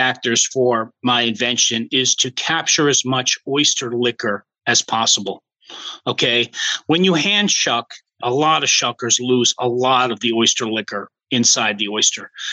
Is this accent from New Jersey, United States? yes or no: no; East Hampton, New York, United States; Well, I grew up here in East Hampton, New York, and we have a estuary right outside on our backyard, which grows oysters and clams.